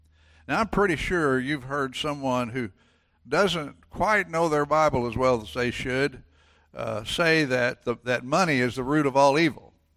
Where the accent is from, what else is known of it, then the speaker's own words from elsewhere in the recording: Missouri, United States; now in Texas, United States; I was born and raised in Missouri. And I used to say that Missouri is a good place to be from, with the emphasis on being from, away from there. And I got to Texas just as soon as I could